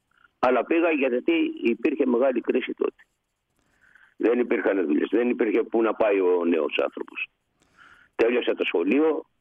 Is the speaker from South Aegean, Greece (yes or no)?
yes; Syros, South Aegean, Greece; Από Σύρο.